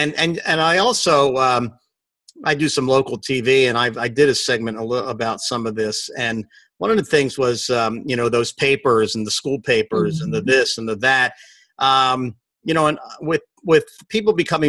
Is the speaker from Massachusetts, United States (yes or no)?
no; Philadelphia, Pennsylvania, United States; Yeah, and so just so you know, I'm originally from Philadelphia